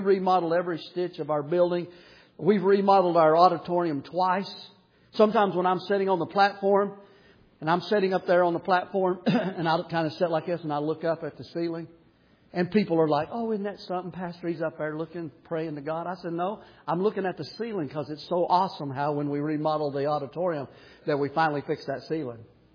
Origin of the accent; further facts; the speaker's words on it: Tennessee, United States; Because I'm from Tennessee. And I'm telling you, I struggle every year in the winter.